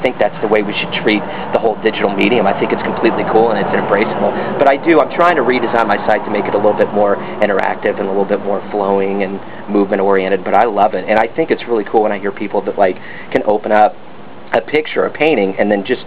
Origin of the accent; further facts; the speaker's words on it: Liberty, Missouri, United States; I grew up in Liberty.